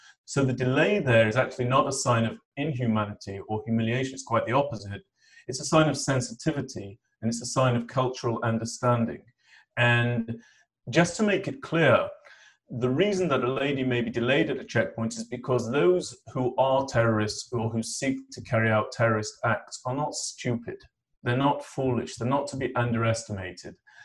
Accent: United Kingdom; I remember, Mark, growing up in the United Kingdom

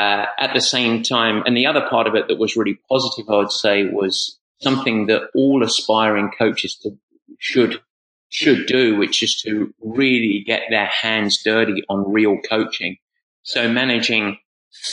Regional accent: Southend, East of England, United Kingdom; moved away as an adult; I'm originally from South End in Essex. So an Essex boy of all things. And I left in the early 90s.

